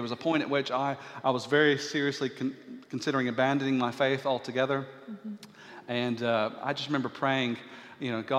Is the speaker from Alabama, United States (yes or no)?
yes; Birmingham, Alabama, United States; children growing up in Birmingham, Alabama, or at least in my generation, I was brought along to church on a regular basis.